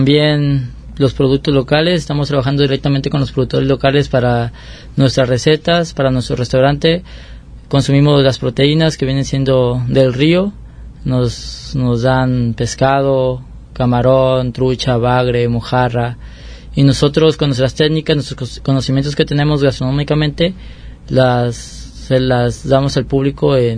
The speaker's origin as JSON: {"language": "Spanish", "town": "San Sebastián del Oeste", "region": "Jalisco", "country": "Mexico", "said": "Yo soy de San Sebastián del Oeste y pues hemos ido aprendiendo una gran diversidad de cultura"}